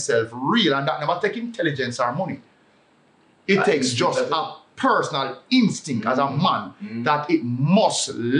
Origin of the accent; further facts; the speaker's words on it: Portmore, Saint Catherine, Jamaica; I spend most of my younger life growing up in Portmore, but I'm Maxfield, I come from that part of Maxfield.